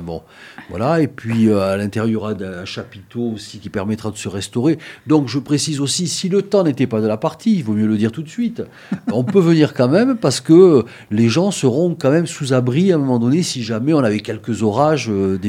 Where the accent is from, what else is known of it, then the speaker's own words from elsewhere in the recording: Nouvelle-Aquitaine, France; la chanson et la création française chez nous, en Périgord